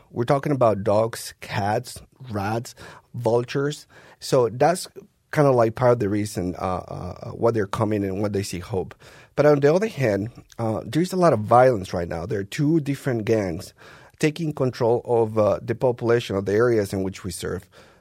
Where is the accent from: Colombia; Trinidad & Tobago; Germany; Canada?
Colombia; English is a second language; moved away as an adult; now in United States; In my case, I come from Colombia